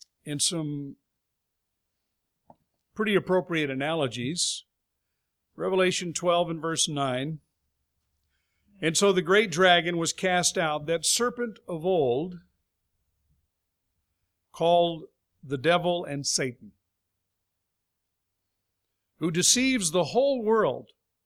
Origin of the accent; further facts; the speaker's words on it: Los Angeles, California, United States; I remember going to Ambassador College in the woods of Texas, and I was from Los Angeles, from Southern California, and I was looking forward to getting out of the big city and going to the country.